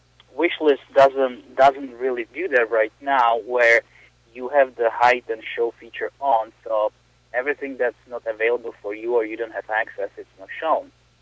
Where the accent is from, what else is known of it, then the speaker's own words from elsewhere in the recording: Czechia; English is a second language; moved away as an adult; now in United States; because I'm coming from Czech Republic, we really didn't have a lot there. So I bought my first computer when I was 19, and then I came to U.S. when I was 20